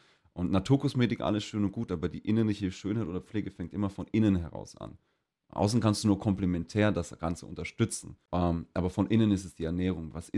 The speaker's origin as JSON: {"language": "German", "town": "Erlangen", "region": "Bavaria", "country": "Germany", "said": "Ich bin 29 Jahre alt. Ich komme ursprünglich aus Erlangen."}